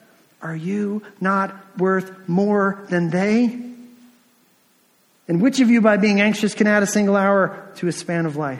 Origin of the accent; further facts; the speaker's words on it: New Jersey, United States; Because we're from America, we're from New Jersey, we're all running really hard, we all have lots on our plate